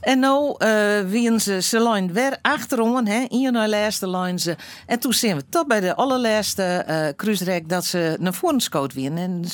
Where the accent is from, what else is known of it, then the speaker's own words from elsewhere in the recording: Koudum, Friesland, Netherlands; want ik kom uit Koudum.